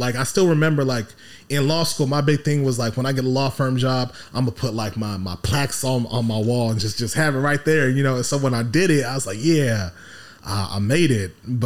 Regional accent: Nigeria; So I'm Nigerian, grew up in a Nigerian household

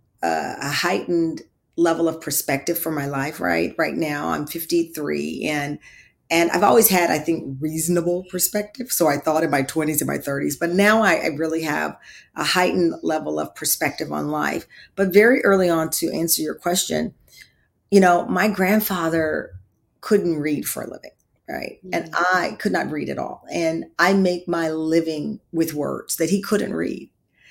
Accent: Texas, United States; I grew up in Texas, I think, as you know

